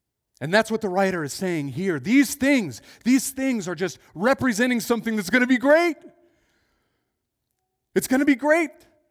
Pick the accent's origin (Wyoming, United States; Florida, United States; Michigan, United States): Wyoming, United States; Casper; I grew up in Casper, Wyoming, so I was about to go on a very exotic trip on my own to Minneapolis.